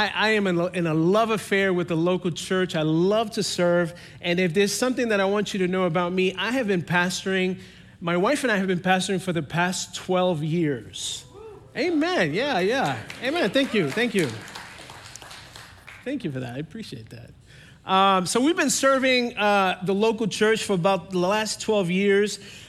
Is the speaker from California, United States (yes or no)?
no; New York City, New York, United States; Some of you know I grew up in New York City. I got involved in gangs, and I got involved in so many different sinful activities.